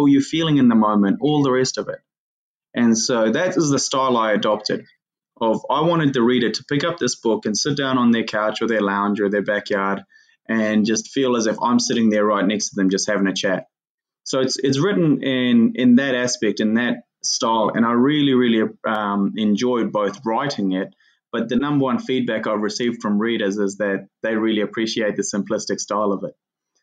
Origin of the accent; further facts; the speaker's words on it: Sangjoy, Ghazni, Afghanistan; when I was writing that particular passage about growing up in Sangjoy, a little village there in Ghazni province